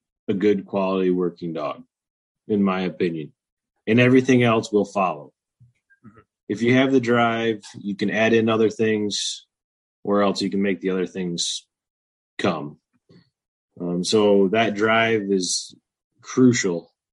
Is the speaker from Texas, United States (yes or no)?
no; Michigan, United States; I'm from Michigan, up in the thumb.